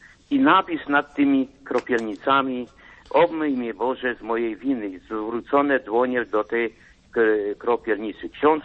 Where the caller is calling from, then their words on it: Tychy, Silesian Voivodeship, Poland; dzwonię tutaj z Tychów, na Śląsku.